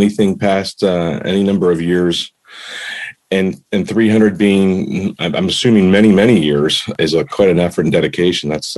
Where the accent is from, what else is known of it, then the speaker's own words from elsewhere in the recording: Pennsylvania, United States; now in Maryland, United States; I live in Maryland now. And I grew up in Pennsylvania and have a long history of starting off in Pennsylvania. Many years ago, actually probably 30 years ago, I moved to Maryland